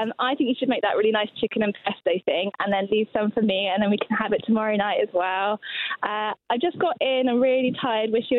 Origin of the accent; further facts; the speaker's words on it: Eastleigh, South East England, United Kingdom; I'm from Eastleigh.